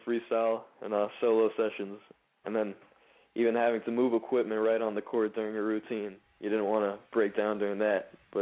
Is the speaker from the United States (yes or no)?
yes; Mendham, New Jersey, United States; also born or lived in Parsippany; I was born in Parsippany, New Jersey. In New Jersey at the hospital.